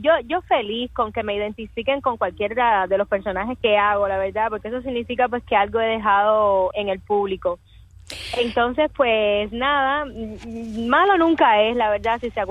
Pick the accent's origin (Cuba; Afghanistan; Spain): Cuba; bastante, bastante duro para mí como cubana